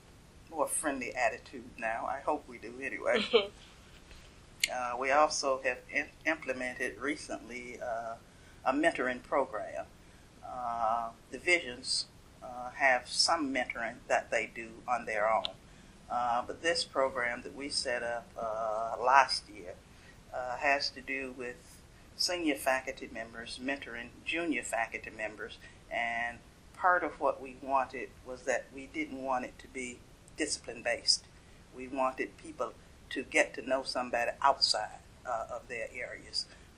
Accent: McComb, Mississippi, United States; also born or lived in New Orleans; I was born in New Orleans, but I was reared in Macomb, Mississippi. So I consider Mississippi a home.

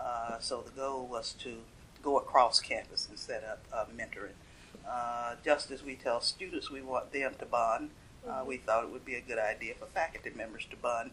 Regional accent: McComb, Mississippi, United States; also born or lived in New Orleans; I was born in New Orleans, but I was reared in Macomb, Mississippi. So I consider Mississippi a home.

